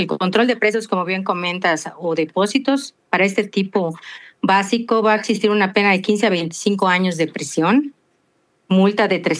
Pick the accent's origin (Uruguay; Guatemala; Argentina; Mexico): Mexico